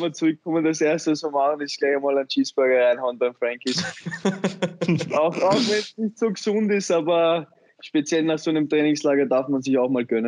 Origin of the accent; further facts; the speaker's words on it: Vienna, Austria; Wien. Weil das im Endeffekt meine Heimat ist und ich mich dort sehr wohl fühle.